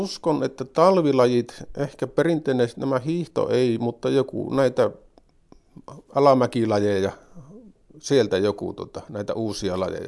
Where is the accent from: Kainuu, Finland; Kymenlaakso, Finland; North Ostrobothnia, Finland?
North Ostrobothnia, Finland; Haapajärvi; Kyllä, me ollaan Pohjois-Pohjanmaalta, joo.